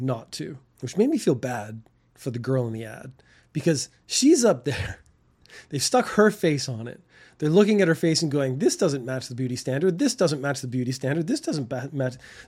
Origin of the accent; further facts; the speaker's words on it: Canada; In America and Canada, I'm from Canada.